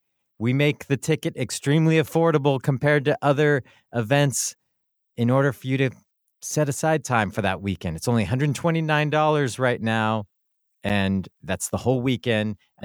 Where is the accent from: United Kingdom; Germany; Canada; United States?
Germany; English is a second language; I am a musician from Germany